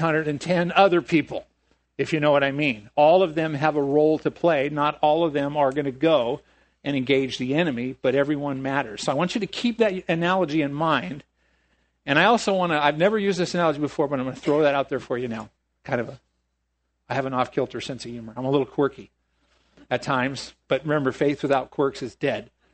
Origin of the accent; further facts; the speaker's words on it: San Diego, California, United States; I'm from San Diego, so we have the Ronald Reagan Station there.